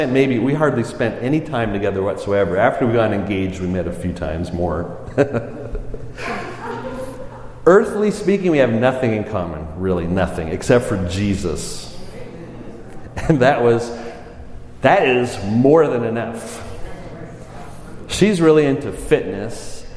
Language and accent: English; Montreal, Quebec, Canada; I mean, I'm from the French part of Canada, Montreal. Anyone been to Montreal before?